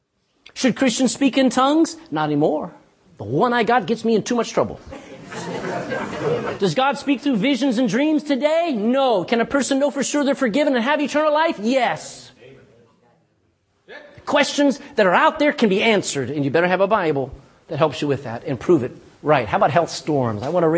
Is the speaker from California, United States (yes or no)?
no; Texas, United States; I'm a Texan. No Texan talks like the King's English.